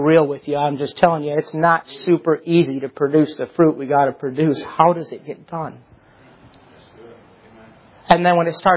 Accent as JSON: {"language": "English", "region": "Michigan", "country": "United States", "said": "They're all from Ohio anyways. I'm from Michigan."}